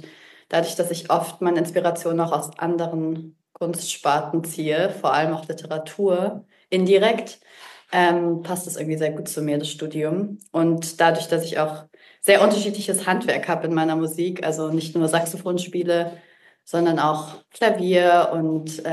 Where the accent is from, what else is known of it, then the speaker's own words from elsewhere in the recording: Munich, Bavaria, Germany; also born or lived in Lucerne; now in Bern, Switzerland; ich komme aus Deutschland ursprünglich, aus München und lebe jetzt seit einigen Jahren in der Schweiz, erst in Luzern, wo ich noch Jazzstudium und freie Improvisation gemacht habe. Und jetzt bin ich seit eineinhalb Jahren in Bern